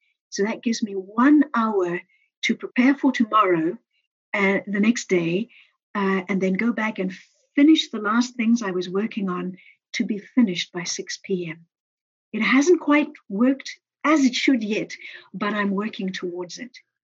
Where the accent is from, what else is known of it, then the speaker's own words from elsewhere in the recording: Zimbabwe; I'm from Zimbabwe originally